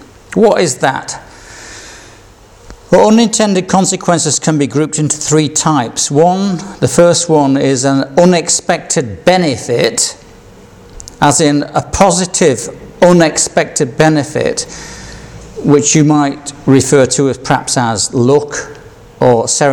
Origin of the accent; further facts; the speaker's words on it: Yorkshire and the Humber, United Kingdom; So I tend, as a Yorkshireman, never to win anything.